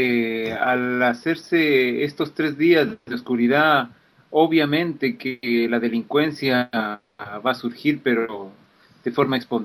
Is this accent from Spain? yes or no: no; Ecuador; now in Chile; yo no soy chileno, vivo en Chile hace muchos años, sí, pero mi origen es de la mitad del planeta, de Ecuador.